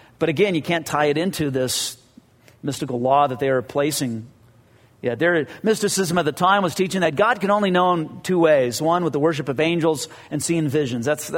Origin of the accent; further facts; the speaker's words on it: Whittier, California, United States; for a kid growing up in Whittier, it was just like, why can't we have steak?